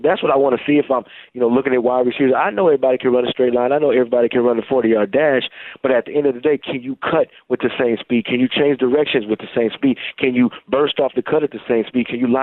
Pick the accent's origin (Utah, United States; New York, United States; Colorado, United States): Colorado, United States; Denver; I'm from Denver, Colorado, so I had to watch him when I grew up.